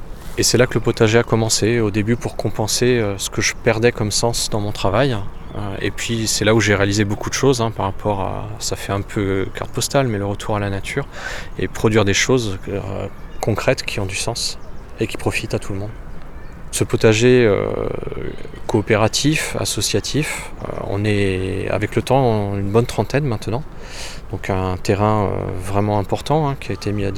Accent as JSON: {"language": "French", "town": "Troyes", "region": "Grand Est", "country": "France", "tie": "born or raised there", "said": "je suis né en 2007, donc 43 ans déjà, et donc je viens de Troyes, dans l'Aube, et j'ai toujours vécu ici. J'y suis né, j'y ai grandi, et j'y suis resté."}